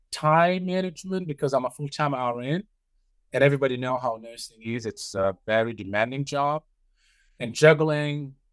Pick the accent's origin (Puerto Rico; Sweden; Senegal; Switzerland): Senegal; now in United States; I'm originally from Senegal